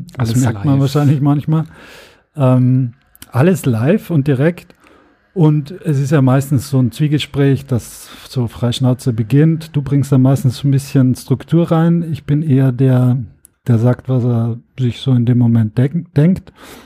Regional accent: Austria; Nee, ich bin ja gerne in Deutschland, muss man sagen. Auch als Österreicher.

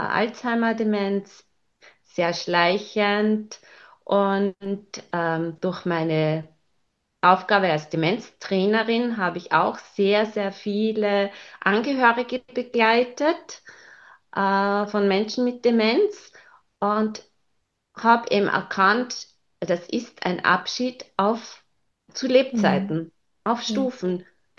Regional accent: Styria, Austria; now in Vienna, Austria; Ich lebe in Wien schon 30 Jahre. Das ist quasi mehr als die Hälfte meines Lebens und ich bin ja eigentlich Steirerin

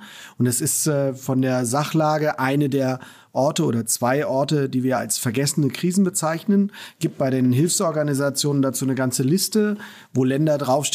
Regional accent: Kassel, Hesse, Germany; born there; Ja, gebürtiger Kassler aus dem Stadtkrankenhaus, wie es damals noch hieß. Und damit bin ich Kasselaner.

